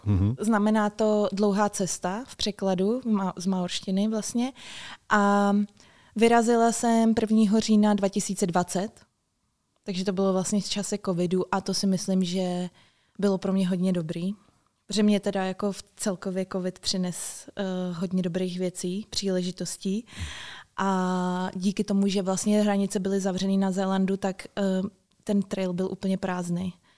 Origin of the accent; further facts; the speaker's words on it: Bohemia, Czechia; kdyby něco takového bylo i u nás v Čechách, protože v té době jsem ještě o stezce nevěděla.